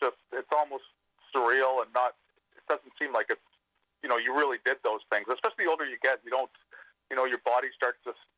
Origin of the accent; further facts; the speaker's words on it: Toronto, Ontario, Canada; Growing up in Toronto, you know, winters are cold and long